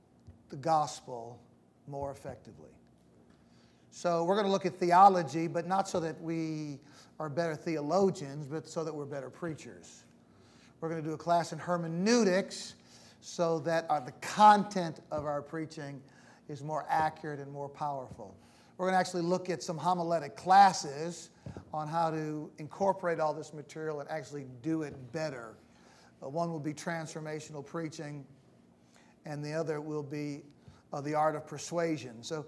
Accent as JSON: {"language": "English", "country": "United States", "lives_now": "Philippines", "said": "great question. I am an American, but I'm part Pinoy. I have lived here. I lived here 4 years, right across the street."}